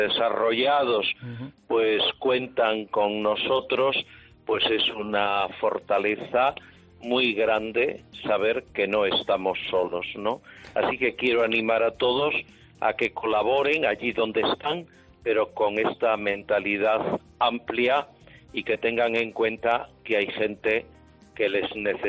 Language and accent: Spanish; Ourense, Galicia, Spain; now in Riobamba, Ecuador; resulta que de mi pueblo, de mi ciudad, de Orense, en este momento tenemos más de 150 misioneros por todo el mundo, de Orense.